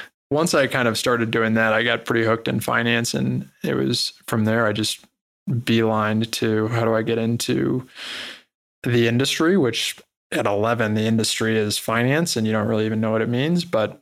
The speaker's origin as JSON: {"language": "English", "town": "St. Louis", "region": "Missouri", "country": "United States", "tie": "born or raised there", "said": "But no, I mean, growing up in St. Louis, Missouri, I pretty much wanted to be a professional baseball player."}